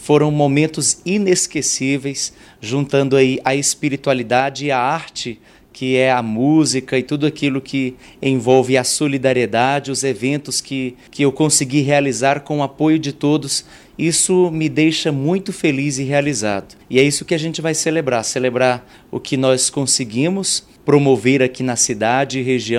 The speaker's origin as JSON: {"language": "Portuguese", "town": "Fortaleza", "region": "Ceará", "country": "Brazil", "tie": "born or raised there", "lives_now": "Caratinga, Brazil", "said": "eu vou assumir uma nova missão na minha terra, em Fortaleza, Ceará, numa nova paróquia onde está a minha família, meus amigos"}